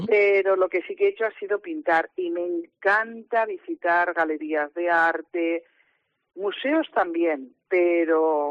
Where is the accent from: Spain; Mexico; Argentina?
Spain; Càlig, Valencian Community; yo es que he vivido en muchos sitios, porque yo soy de Cáliz, de aquí, de la provincia de Castellón.